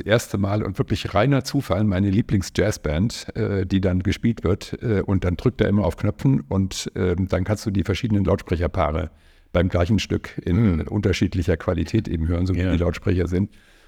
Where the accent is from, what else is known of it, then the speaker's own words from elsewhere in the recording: Bavaria, Germany; Ich bin tatsächlich in Bayern groß geworden, in der Nähe des Chiemsees, in den Bergen. Hab dort meine ganze schulische Laufbahn verbracht und war auch bis zum ersten Staatsexamen, ich bin Jurist, Volljurist, dort gelebt.